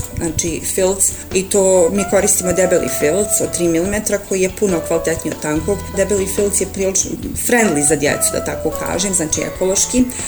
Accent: Zenica, Federation of Bosnia and Herzegovina, Bosnia & Herzegovina; rođena sam u Zenici, završila osnovnu i srednju školu u Zenici.

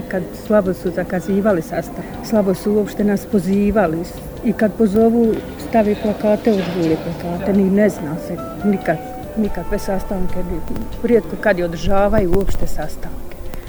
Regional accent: Kovanići, Federation of Bosnia and Herzegovina, Bosnia & Herzegovina; dolazim iz Kovanića, mjesne zajednice Kovanići, opština Zenica.

